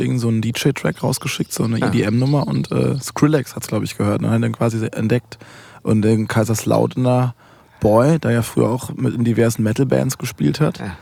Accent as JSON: {"language": "German", "town": "Karlsruhe", "region": "Baden-Württemberg", "country": "Germany", "said": "so bei uns im Wald, ich komme aus Karlsruhe, ist die größere Stadt, kommt Ettlingen, kommt Waldbronn."}